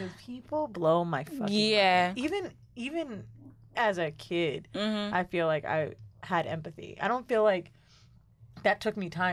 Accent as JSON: {"language": "English", "town": "Orlando", "region": "Florida", "country": "United States", "said": "I'm from Orlando."}